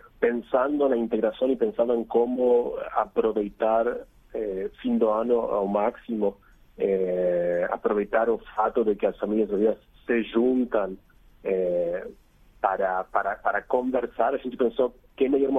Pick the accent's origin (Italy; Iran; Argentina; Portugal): Argentina; Portuguese is a second language; No meu caso, sendo argentino, sou latino, temos muitas coisas em comum entre a cultura argentina e a cultura brasileira.